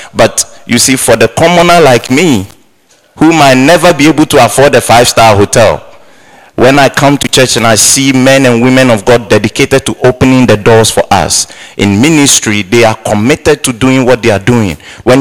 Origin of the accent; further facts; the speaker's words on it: Ghana; my natural upbringing, I'm Ghanaian, in our culture, people take care of other kids